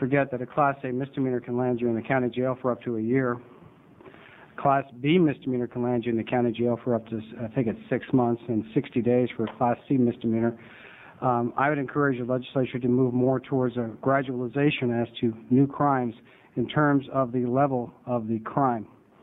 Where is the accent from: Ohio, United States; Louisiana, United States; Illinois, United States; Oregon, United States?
Oregon, United States; Salem; from Salem.